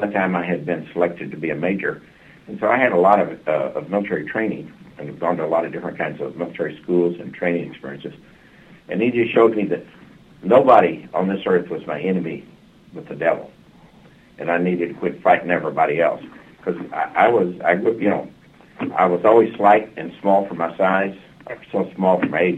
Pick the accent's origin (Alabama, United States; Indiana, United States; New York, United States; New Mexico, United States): New Mexico, United States; Well, I grew up in a rural area of New Mexico, in Lincoln County, New Mexico, home of Smokey the Bear and the White Mountain ski area and the Ridosa Downs